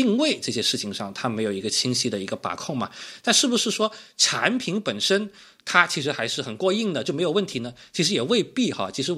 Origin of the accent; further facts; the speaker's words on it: Guangdong, China; 因为可能我的这个口味比较清淡啊，我是个广东人